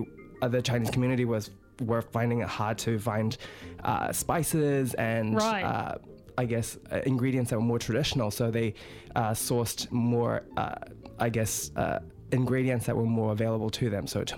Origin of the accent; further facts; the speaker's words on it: Fiji; born there; also born or lived in New Zealand; I was born in Fiji, so my parents owned takeaways in Fiji, but also they've owned takeaways in New Zealand as well.